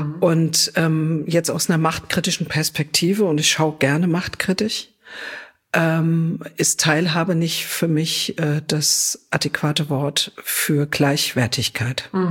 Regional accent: Frankfurt, Hesse, Germany; ich bin tatsächlich ein Frankfurter Mädel. Also okay, ein richtig Frankfurter echtes Frankfurter Mädel.

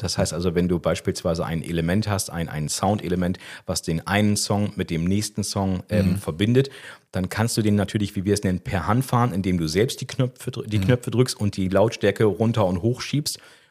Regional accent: Oldenburg, Lower Saxony, Germany; accent: Bremen; Ich komme ja aus Oldenburg in Niedersachsen und dementsprechend hatte ich ein Bremer Dialekt, ein Bremer Slang und der wurde mir dann hier so ein bisschen abtrainiert.

